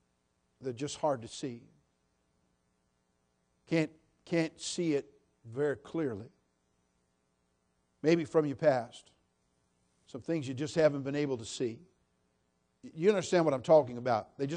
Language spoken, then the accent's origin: English; United States; I follow it carefully because I'm an American.